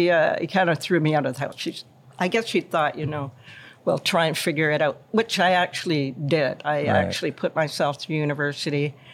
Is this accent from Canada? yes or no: yes; Guelph, Ontario, Canada; No, well, I was from Guelph, which was a little town just outside of Toronto.